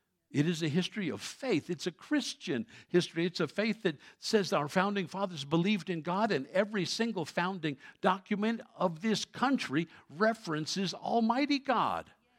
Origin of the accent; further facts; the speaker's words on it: New York City, New York, United States; when I was growing up in New York City at PS1, that was founded by George Washington, public school number one, it was the very first one in New York City.